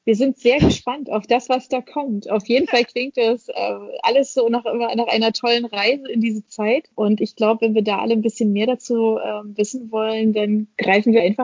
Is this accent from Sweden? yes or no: no; Berlin, Germany; Geht mir auch immer so, wenn ich da bin, in meiner alten Heimat.